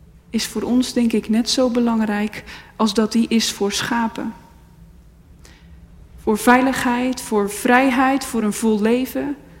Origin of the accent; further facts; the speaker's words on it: Randstad, Netherlands; ik kom uit de Randstad, zoals je misschien hoort